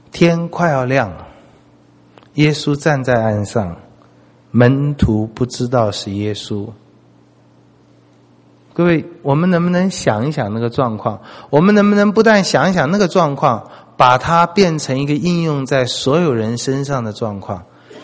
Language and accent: Chinese; China; 这是我们中国人几十年前问的，现在不问了。中国人见面都说吃过饭没有嘛，对不对啊？